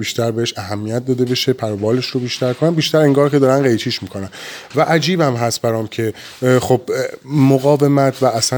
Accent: Hamadan, Iran; من خودم همدانی هستم،

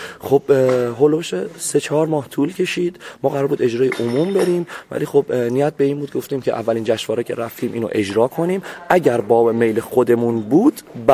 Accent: Abadan, Khuzestan, Iran; من بچه آبادان هستم، البته خانواده من خودم جنگ زده میشم دیگه.

